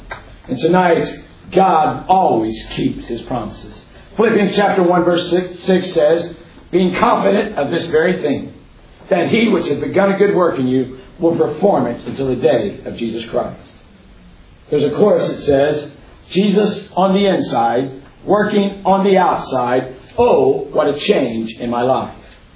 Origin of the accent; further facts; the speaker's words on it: Florida, United States; Growing up in the Tampa Bay area is a popular sport.